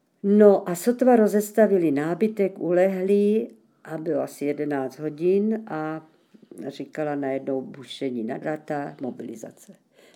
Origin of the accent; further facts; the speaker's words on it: Litoměřice, Ústí nad Labem Region, Czechia; born there; jsem se narodila tady v Litoměřicích v roce 1937, kdy už bylo tady hodně napětí mezi Čechy a Němci